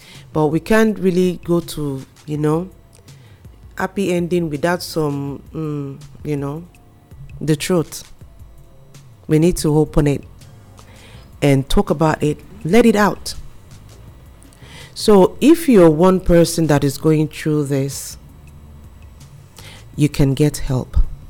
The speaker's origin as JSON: {"language": "English", "country": "Nigeria", "said": "I'm a Nigerian, I'm from Nigeria."}